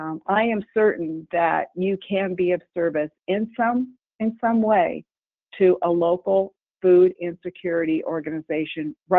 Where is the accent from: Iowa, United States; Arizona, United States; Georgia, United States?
Iowa, United States; Grand Junction; I grew up near Grand Junction, Iowa, and Grand Junction, Iowa had a grocery store.